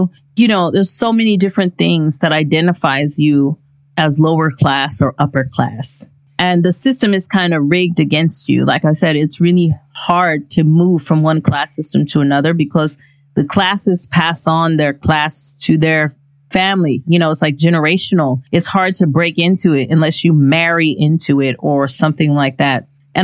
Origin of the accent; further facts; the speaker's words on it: Los Angeles, California, United States; I'm from Los Angeles as well. Everybody's like, ooh, LA. Everybody loves LA, right? So yeah, I think the fact that I was from LA has always helped me, no matter where I've been.